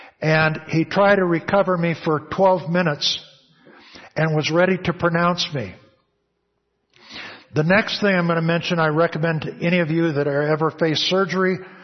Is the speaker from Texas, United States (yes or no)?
yes; Texas, United States; I'm from the Mississippi section of Texas